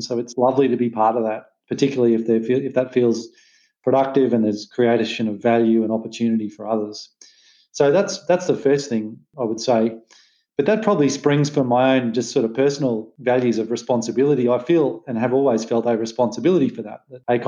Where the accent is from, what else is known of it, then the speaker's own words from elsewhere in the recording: Australia; particularly as an Australian person.